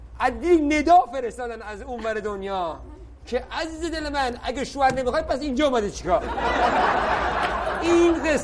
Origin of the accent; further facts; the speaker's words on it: Iran; ما ایرانی هستیم